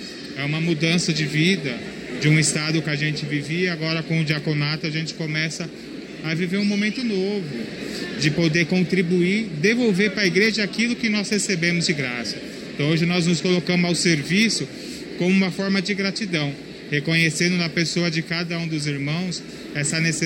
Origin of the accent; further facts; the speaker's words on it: Santo André, São Paulo, Brazil; born there; sou nascido em Santo André, no dia 23 de outubro de 1979.